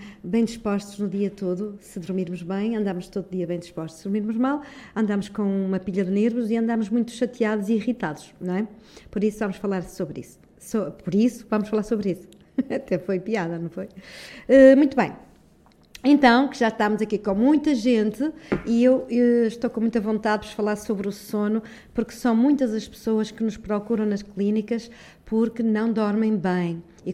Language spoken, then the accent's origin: Portuguese; Norte, Portugal; E hoje estou no norte, estou na minha terra, embora eu acho que sou do país todo. Aliás, eu sou um ser do mundo inteiro